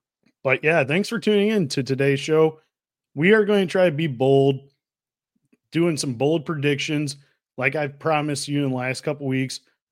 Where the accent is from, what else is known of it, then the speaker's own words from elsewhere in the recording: Wisconsin, United States; I mean, you and I growing up in Wisconsin, we know Packer football, Badger football.